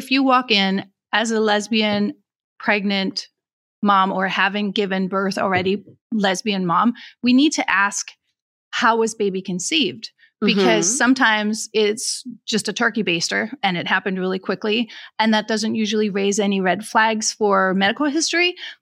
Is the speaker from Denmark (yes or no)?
yes; Denmark; English is a second language; moved away as an adult; now in United States; I grew up in Denmark, like I said, and then I wanted to escape my very small little island in a very small little country. I came to the States to be an au pair, a nanny.